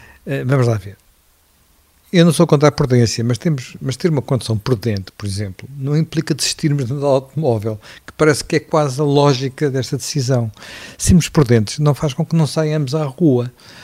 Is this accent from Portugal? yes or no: yes; Portugal; E faço isso como português, como europeu